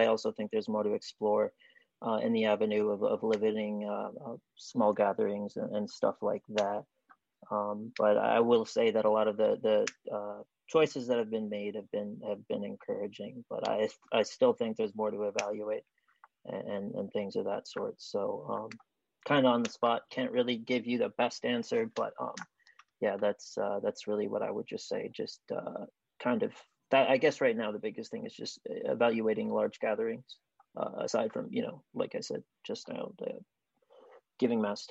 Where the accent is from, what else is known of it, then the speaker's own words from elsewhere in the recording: Bethel, Alaska, United States; You know, I have the perspective of growing up in Bethel and sort of seeing the repercussions of the choices that council has made before.